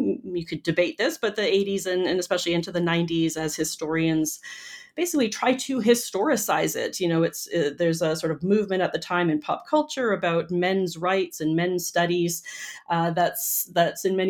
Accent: Canada; also born or lived in United States; I am from Canada. I did my PhD at the University of Illinois at Urbana-Champaign and then came back up to Canada to work and teach after much time in the U.S.

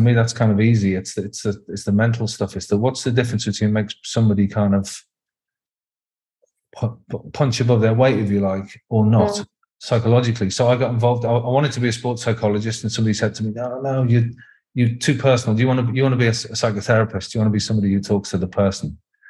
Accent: Liverpool, North West England, United Kingdom; accent: Scouse; moved away as an adult; now in London, United Kingdom; But I left Liverpool when I was 18, born in Walton, lived in Aintree, and went down to London to do a philosophy degree. And then music was my first love. I'm a cliche scouser in that music and football are the only t

